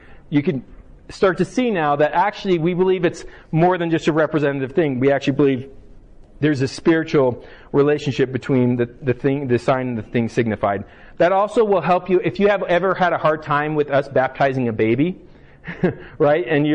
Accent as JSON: {"language": "English", "country": "Germany", "tie": "born or raised there", "said": "I grew up in Germany."}